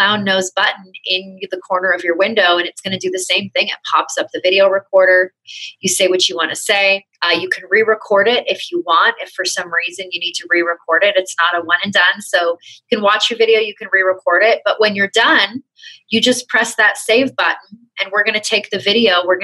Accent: Canada; So I'm originally from Canada.

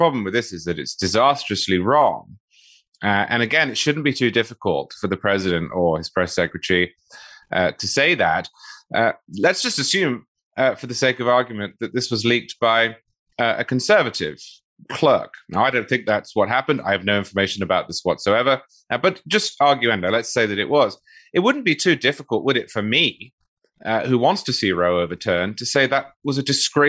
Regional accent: England, United Kingdom; now in United States; I'm originally from England.

